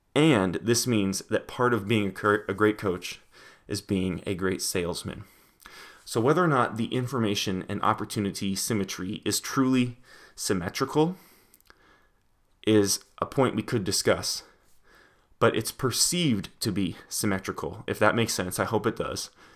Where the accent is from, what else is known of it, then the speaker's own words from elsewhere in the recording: Longmont, Colorado, United States; now in Lincoln, United States; but I know back home where I grew up in Longmont, Colorado, certain schools are magnet schools